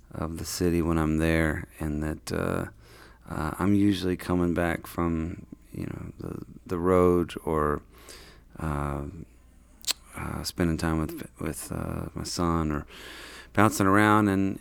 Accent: Texas, United States; And I was coming from Texas, she was from New York

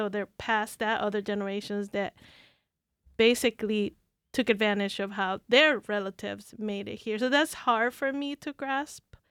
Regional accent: El Salvador; English is a second language; moved away; So I'm from El Salvador, born and raised over there, came here with a green card. And my family has a history of, you know, having crossed the border and different things like that. And that is primarily because we were poor.

